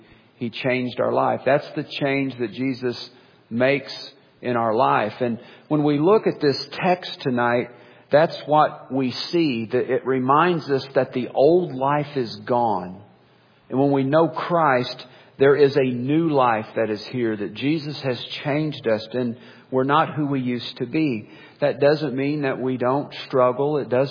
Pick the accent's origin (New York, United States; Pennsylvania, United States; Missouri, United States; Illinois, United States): Missouri, United States; Springfield; I was born and raised in Greene County, Missouri, the Springfield area, raised on the north side of town.